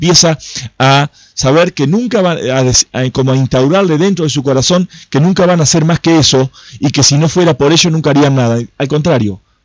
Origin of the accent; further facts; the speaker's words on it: Argentina; Estoy hablando como argentino libre que quiero ser, como argentino que viene con una enseñanza del respeto del valor de la palabra